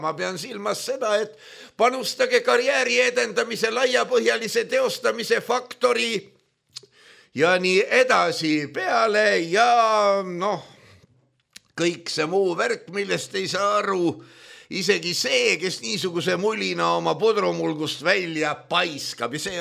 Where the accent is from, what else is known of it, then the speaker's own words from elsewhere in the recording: Far East, Russia; Aga jah, ma sündisin Kaug-Idas. Minu lapsepõlv möödus kaugetes ja väga-väga kaugetes garnisonides.